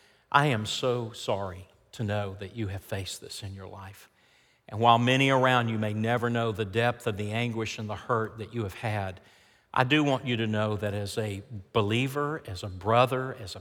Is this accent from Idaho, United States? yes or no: no; Tennessee, United States; how about this as close to home as my home state of Tennessee?